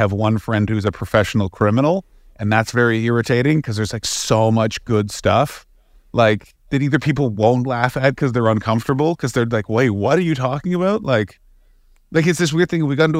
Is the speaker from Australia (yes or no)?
no; Canada; also born or lived in London; now in Los Angeles, United States; I'm in Los Angeles, which I live in via London, but originally I'm from Canada.